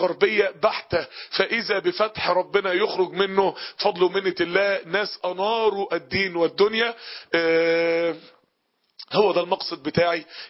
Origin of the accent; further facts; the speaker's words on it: Egypt; من بلدنا مصر